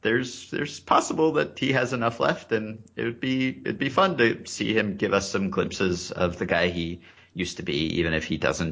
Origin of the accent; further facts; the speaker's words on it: New York, United States; that's probably the best player I've ever seen on a regular basis in person as a New Yorker.